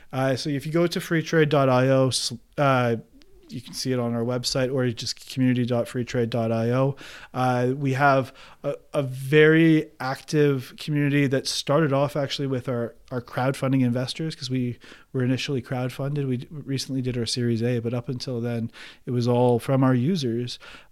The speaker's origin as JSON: {"language": "English", "town": "Oakville", "region": "Ontario", "country": "Canada", "said": "I am from Oakville, Ontario, Canada, which is the global headquarters of Tim Hortons"}